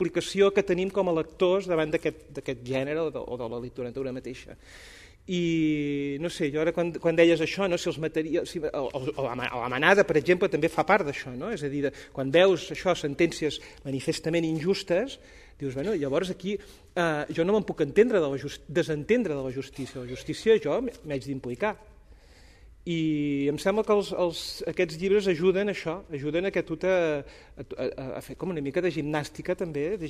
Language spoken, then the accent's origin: Catalan; Catalonia, Spain; estem vivint precisament en una època com a catalans en què la qüestió moral és molt central